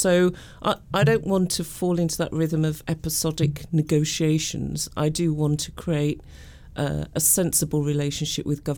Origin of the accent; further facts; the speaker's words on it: Birmingham, West Midlands, United Kingdom; being a Brummie and looking at how the city and the region has changed over the past 25 years or so has been quite phenomenal and really, really exciting.